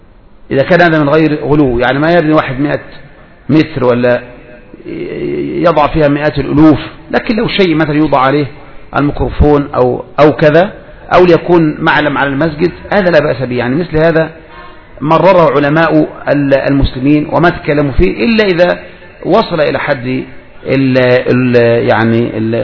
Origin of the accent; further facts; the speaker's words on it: Egypt; هذا الغار الذي هذا لو عندنا في مصر يا ترى ماذا كانوا يصنعون فيه؟